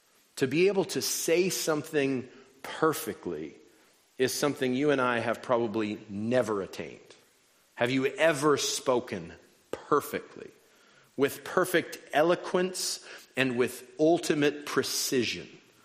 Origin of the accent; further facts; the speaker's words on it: New Mexico, United States; first language Spanish; English is a second language; So whatever your preferred heart language is, mine is Spanish, I'm from New Mexico.